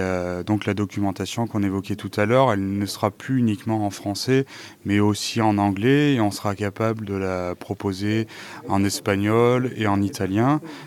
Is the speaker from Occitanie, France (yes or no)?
no; Clermont-Ferrand, Auvergne-Rhône-Alpes, France; étant donné que nous sommes de Clermont-Ferrand.